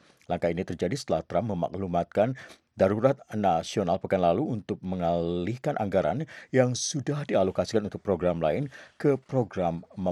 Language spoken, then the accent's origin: Indonesian; Bogor, West Java, Indonesia; Bogor, Bogor ini kota asal saya soalnya.